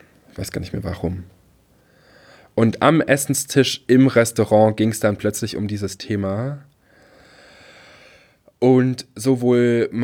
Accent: Rhineland-Palatinate, Germany; in der Zeitung Der Trierische Volksfreund, wo ich aufgewachsen bin

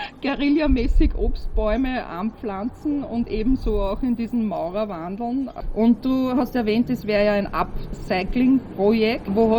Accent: Upper Austria, Austria; Ich bin auch aus Oberösterreich.

